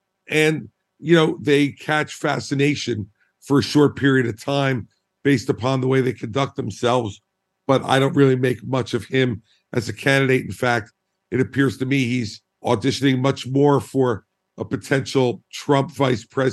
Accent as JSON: {"language": "English", "region": "New Jersey", "country": "United States", "said": "I'm a Republican from New Jersey. Booing is not something that's foreign."}